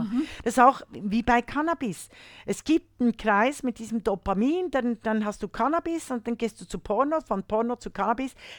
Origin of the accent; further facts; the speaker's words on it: Switzerland